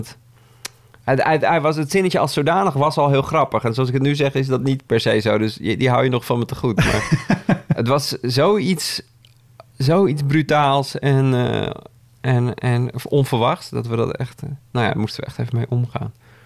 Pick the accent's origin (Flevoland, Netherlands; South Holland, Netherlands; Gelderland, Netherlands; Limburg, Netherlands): South Holland, Netherlands; Leiden; Ik kom uit Leiden.